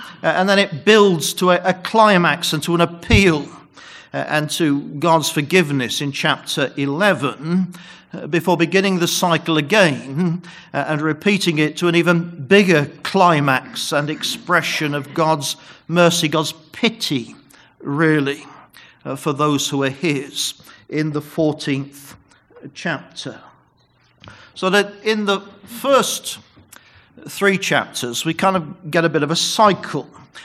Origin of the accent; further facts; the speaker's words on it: England, United Kingdom; born there; I do have a Welsh heritage. As Brother Jeff has told you, I was born in England to an English mother, but my father was Welsh, and hence my funny name.